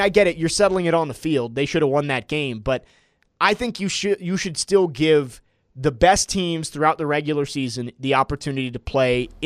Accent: Bellevue, United States; from Bellevue, and I have spoken.

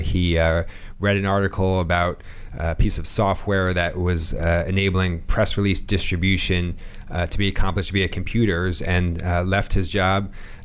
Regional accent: Albany, New York, United States; I grew up in Albany, New York.

